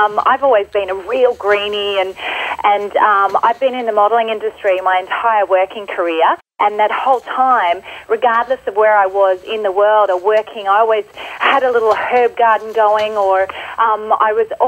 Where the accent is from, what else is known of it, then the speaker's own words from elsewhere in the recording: Sydney, New South Wales, Australia; now in Queensland, Australia; I live at the moment in Queensland, and I'm from Sydney originally